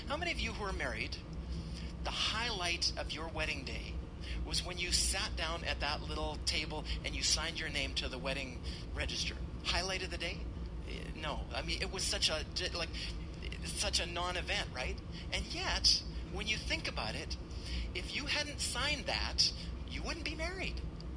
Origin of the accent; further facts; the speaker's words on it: Calgary, Alberta, Canada; Well, I remember I grew up in Malin Heights, so just south of the airport, and this is way back when the very first jumbo jet came and landed at the Calgary airport.